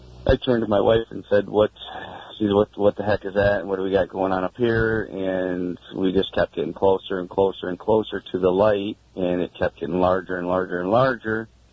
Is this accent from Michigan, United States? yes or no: yes; Saginaw, Michigan, United States; Okay, I'm from the Saginaw, Michigan area.